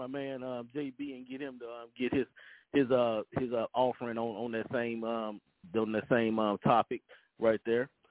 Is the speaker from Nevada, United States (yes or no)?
no; Louisiana, United States; You know, my New Orleans Pelicans, because that's my home state.